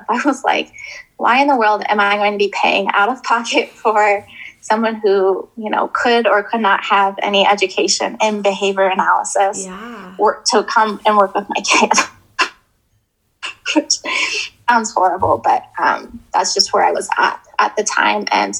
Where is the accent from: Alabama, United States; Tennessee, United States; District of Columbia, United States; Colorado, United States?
Colorado, United States; And so once we moved back to Colorado, I grew up in Colorado. And so we're at home. And my family's here